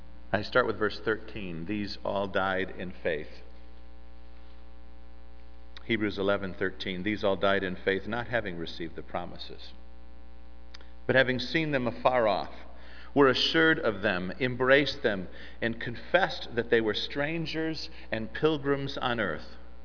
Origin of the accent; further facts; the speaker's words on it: United States; I'm an American.